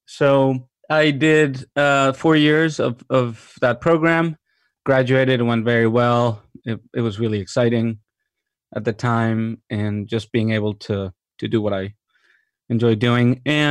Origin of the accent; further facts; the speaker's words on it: Mexico; moved away as an adult; also born or lived in London; now in United States; I'm from Mexico originally. I moved to New York in 2004 to go to film school, and I went to the School of Visual Arts there. I was born and raised in Mexico. I lived in London for a year